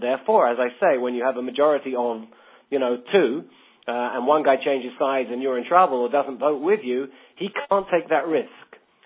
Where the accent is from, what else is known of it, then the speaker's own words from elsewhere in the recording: England, United Kingdom; moved away as an adult; now in Israel; I was born in London. I grew up in England. I spent my first 20 years there. I moved to Israel when I was 20.